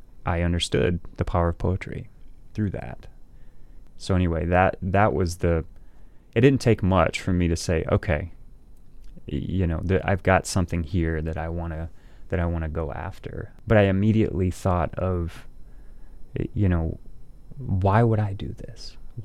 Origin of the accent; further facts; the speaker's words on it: South Carolina, United States; a lot earlier than I learned as a kid growing up in South Carolina